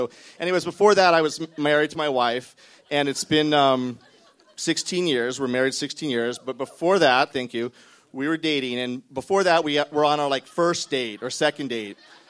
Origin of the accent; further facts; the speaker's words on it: California, United States; I'm from California. We do weird stuff.